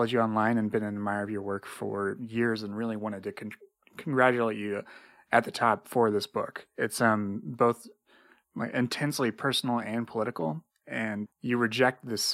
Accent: Indiana, United States; So I grew up in Indiana

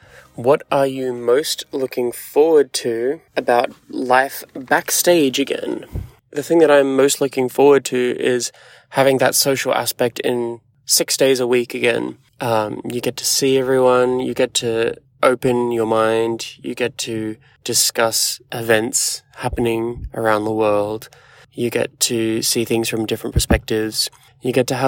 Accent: Australia; back in my home country, in my home city.

